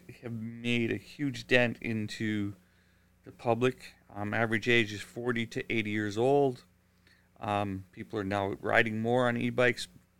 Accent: New Brunswick, Canada; now in Fort McMurray, Canada; I came from New Brunswick. My grandfather passed away. I came out to Alberta with my mother to help move her mother up here to Fort McMurray with her son.

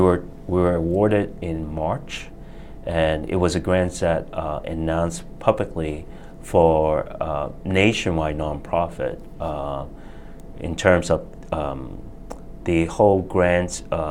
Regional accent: Hong Kong; moved away; when I was growing up in Hong Kong.

